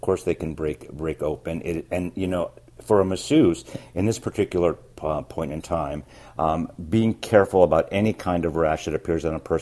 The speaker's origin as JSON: {"language": "English", "region": "New York", "country": "United States", "said": "I'm a New Yorker."}